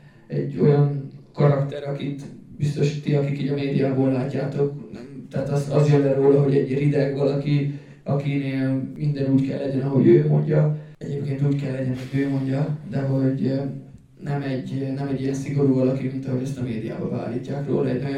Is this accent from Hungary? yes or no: no; Voluntari, Ilfov, Romania; Ugye itt volt Romániában, Voluntárban is, és amikor oda kerültem, hogy mondtam, hogy én is ugye innen származok, és hogy itt születtem